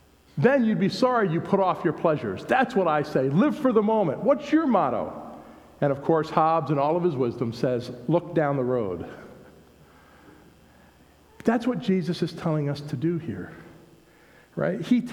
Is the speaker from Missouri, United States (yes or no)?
no; New Jersey, United States; we were at a facility in my hometown in New Jersey.